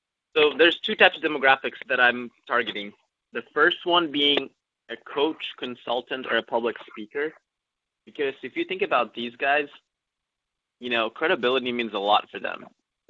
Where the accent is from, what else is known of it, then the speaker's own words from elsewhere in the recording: Memphis, Tennessee, United States; also born or lived in Knoxville, Tennessee; I moved to Knoxville, Tennessee for a little bit. And then now I'm back to my hometown of Memphis, Tennessee.